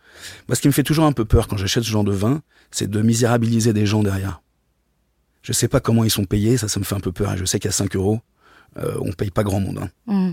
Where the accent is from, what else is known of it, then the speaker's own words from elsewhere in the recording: Paris, Île-de-France, France; moi je suis à Gare de l'Est, et j'ai grandi à Gare du Nord